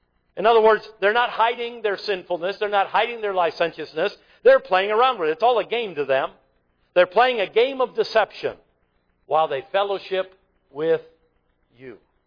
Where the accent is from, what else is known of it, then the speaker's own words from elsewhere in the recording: Michigan, United States; I grew up outside of Detroit, 1967, the Detroit race riots.